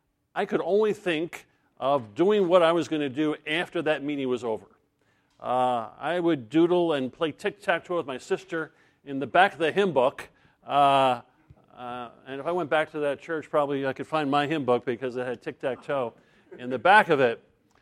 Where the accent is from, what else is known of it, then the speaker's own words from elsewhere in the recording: Tampa, Florida, United States; I'm from Tampa, Florida.